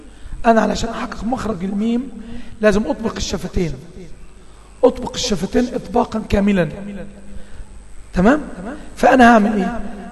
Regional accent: Egypt; عندنا في مصر كانوا يقولون تفتح مقدار ما تمر ورقة.

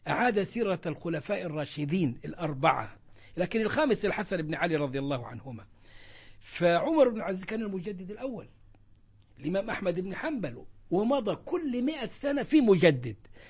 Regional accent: Egypt; يمكن كانت ظهرت فرقة التكفير عندنا في مصر في أول السبعينات، وأنا كتبت فيها كتابي شبهات التكفير، كانت رسالة ماجستير.

